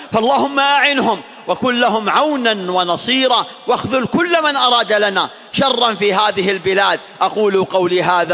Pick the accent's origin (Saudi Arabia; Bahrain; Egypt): Saudi Arabia; إنهم يسعون أن يكون في بلادنا المملكة العربية السعودية شيء من الفوضى